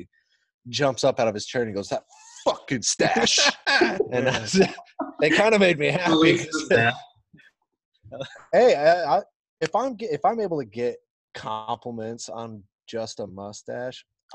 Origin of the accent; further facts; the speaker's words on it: Johnsondale, California, United States; It used to be Johnsondale, California. And I was born in April 89, October 89. We went to Johnsondale right when it started, and we celebrated Halloween up there every year.